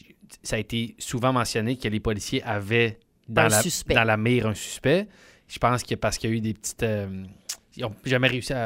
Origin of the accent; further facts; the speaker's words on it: Quebec City, Quebec, Canada; Moi, je viens de Québec, fait que je suis toujours touché de jouer à Québec.